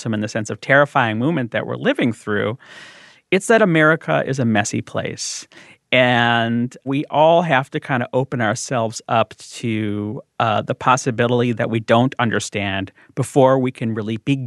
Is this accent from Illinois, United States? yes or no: yes; Chicago, Illinois, United States; my hometown of Chicago, in the riots after Martin Luther King's assassination in 1968, literally 2 entire miles of Madison Street were laid to waste.